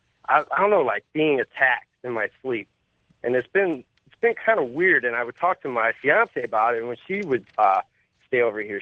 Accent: St. Louis, Missouri, United States; now in Chicago, United States; I'm actually from St. Louis, where you're living in right now.

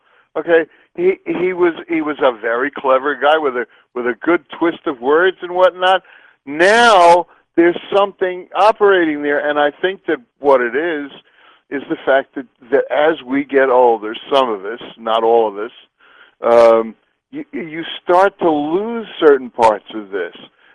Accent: New York, United States; I grew up in New York, and I lived there for most of my early years until my middle 30s.

